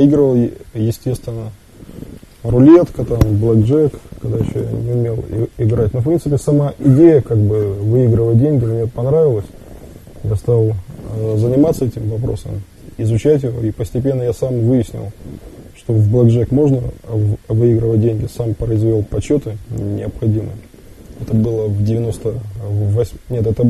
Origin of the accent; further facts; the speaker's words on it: Arkhangelsk, Arkhangelsk Oblast, Russia; Я родом из города Архангельска, это на северо-западе России.